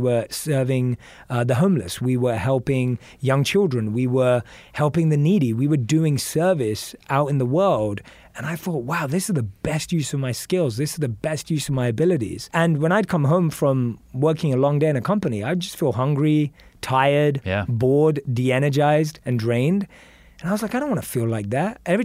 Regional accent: London, United Kingdom; born or raised there

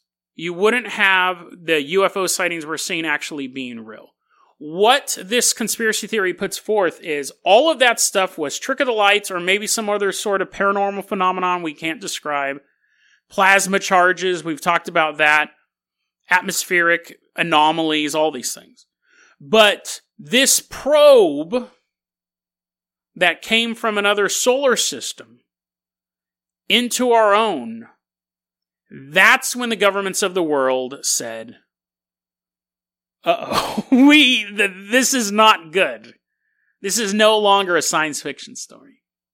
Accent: United States; I must say that as an American, I have seen one or two examples lately of the parties not getting along.

